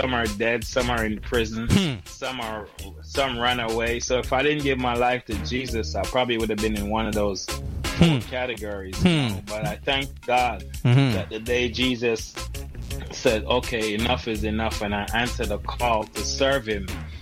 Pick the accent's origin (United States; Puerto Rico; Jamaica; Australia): Jamaica; Kingston; also born or lived in Franklin Town; So, you know, we just grew up in the street, the neighborhood, the community. So I was born in South Kingston, Fleet Street, living on Maiden Lane, Smith Lane. Then I moved with my aunt after my parents leave and lived in Franklin Town